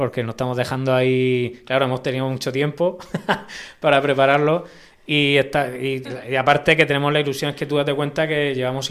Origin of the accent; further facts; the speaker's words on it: Spain; Ah, somos de España, que tenemos este grupo